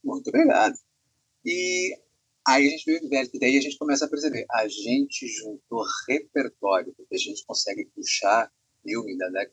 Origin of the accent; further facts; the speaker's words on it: Rio Grande do Sul, Brazil; E sim, sou do Rio Grande do Sul, tenho 40 anos, historiador formado